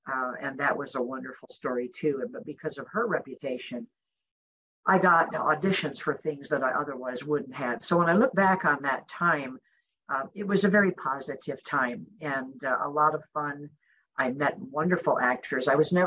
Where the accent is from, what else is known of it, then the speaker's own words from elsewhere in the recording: Andover, New York, United States; I'm from Andover, New York.